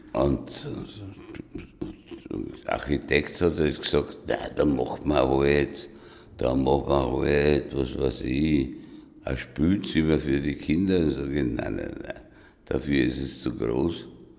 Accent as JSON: {"language": "German", "town": "Wolfsgraben", "region": "Lower Austria", "country": "Austria", "tie": "born or raised there", "said": "Der Wienerwald ist meine Heimat. Wolfsgraben, ich weiß nicht. Also ich komme immer wieder hin."}